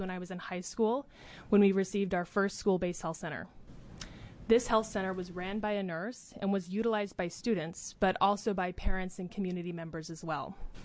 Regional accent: Toledo, Oregon, United States; I grew up in Toledo, a little town on the Oregon coast. I really enjoyed small town life

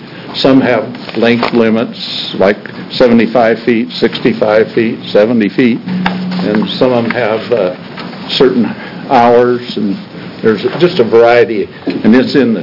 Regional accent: Fairview, United States; from Fairview, and this is my senator

